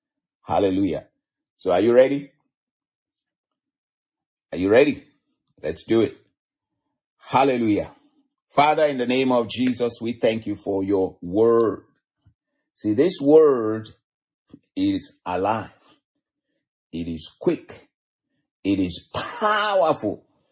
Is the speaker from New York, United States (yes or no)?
no; Arizona, United States; because I'm from Arizona. And any freeway in Arizona, you go 1 mile or a mile and a half at most.